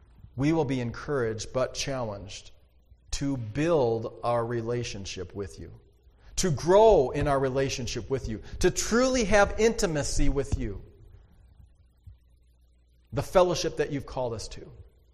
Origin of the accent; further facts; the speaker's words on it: North Dakota, United States; I grew up in North Dakota. I'm a North Dakota kid.